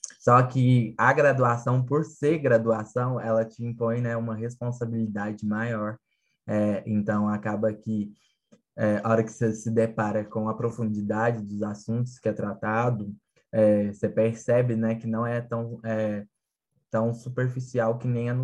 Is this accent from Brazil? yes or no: yes; Campos Altos, Minas Gerais, Brazil; also born or lived in São Paulo; Então, eu sou de São Paulo, né? Nasci lá em São Paulo. Embora, né, eu tenha sido criado em Minas Gerais, então Campos Altos, né, a cidade onde eu resido atualmente